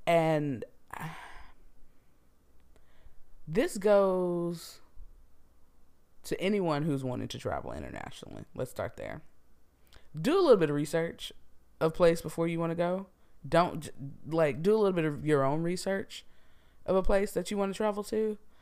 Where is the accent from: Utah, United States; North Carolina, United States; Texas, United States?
Texas, United States; Houston; And I'm from Houston, so we have a pretty big Ghanaian population.